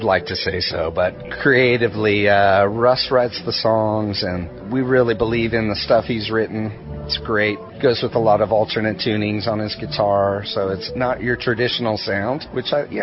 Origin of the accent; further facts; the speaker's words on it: Reno, Nevada, United States; now in Australia; I'm from Reno, Nevada, by way of Brisbane, Queensland.